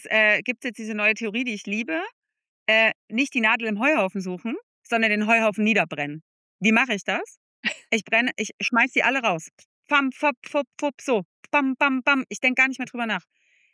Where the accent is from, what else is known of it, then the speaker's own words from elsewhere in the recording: East Germany, Germany; Also ich komme wirklich aus einer anderen Welt. Ich komme einfach nicht aus dem Westen, das ist ein Riesenunterschied.